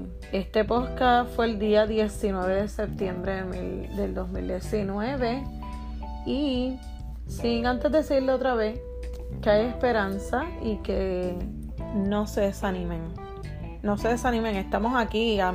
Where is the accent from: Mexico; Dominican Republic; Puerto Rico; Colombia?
Puerto Rico; now in Florida, United States; Soy puertorriqueña y vivo en la Florida por el momento.